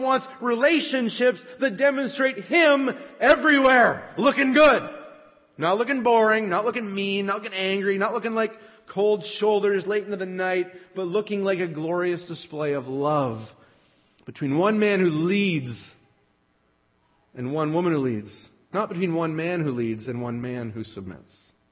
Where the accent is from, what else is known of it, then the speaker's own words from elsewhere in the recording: Canada; now in United States; My home country of Canada